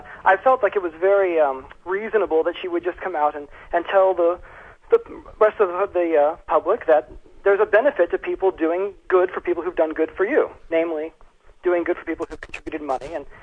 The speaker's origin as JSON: {"language": "English", "region": "Texas", "country": "United States", "said": "And as you know, I'm from Texas."}